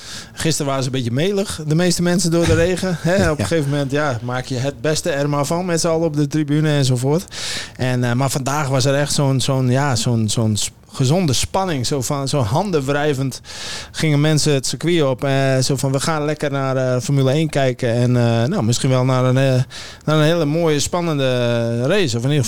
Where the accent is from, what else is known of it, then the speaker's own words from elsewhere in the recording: Netherlands; Maar voor ons als Nederlanders is het een hele herkenbare show.